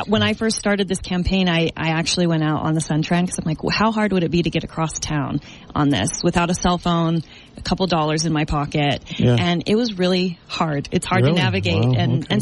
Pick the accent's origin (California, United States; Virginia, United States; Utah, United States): Utah, United States; So we both are born and raised in Utah